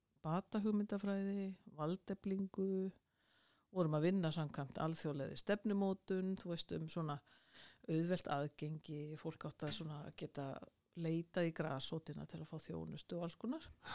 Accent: Mosfellsbær, Capital Region, Iceland; ég alinn upp við Reykjalund í Mósellssveitinni. Ég kallaði ennþá Mósellssveit.

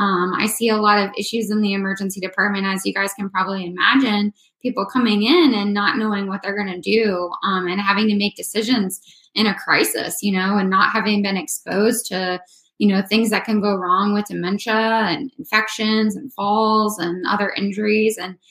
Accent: Florida, United States; now in Virginia, United States; And I am from Florida, but I live in Virginia now. So it is cold here too.

